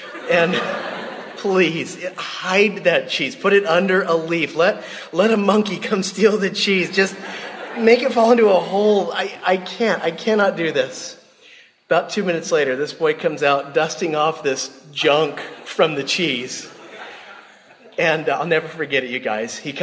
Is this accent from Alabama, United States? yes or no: no; San Diego, California, United States; I'd seen a little bit of poverty as I, you know, traveled to Mexico since I grew up in San Diego.